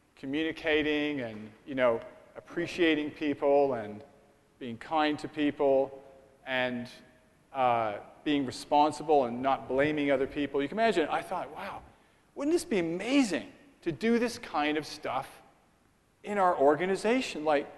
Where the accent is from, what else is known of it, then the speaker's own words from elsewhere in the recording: Canada; moved away as an adult; I'm Canadian originally, then I studied in the UK.